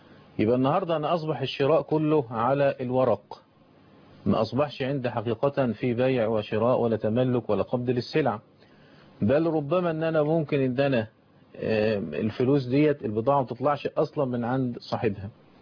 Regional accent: Egypt; يبقى دي اللي بيسموها عندنا في مصر الحرق

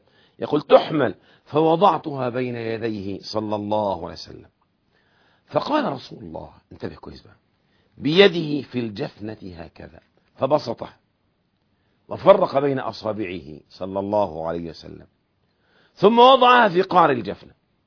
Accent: Egypt; وهذا مشهور عندنا في مصر، موضوع منابع المياه وأثيوبيا والسودان وإلى آخره.

